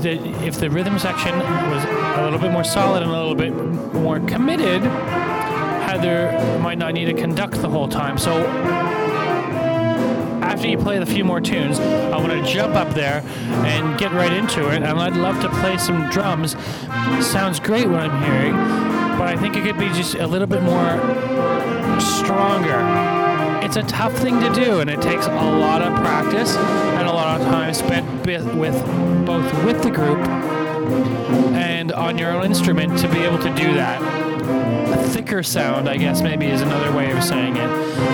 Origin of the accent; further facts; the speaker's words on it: Montreal, Quebec, Canada; I'm from Montreal, Quebec. I'm a drummer. Lives in Montreal and New York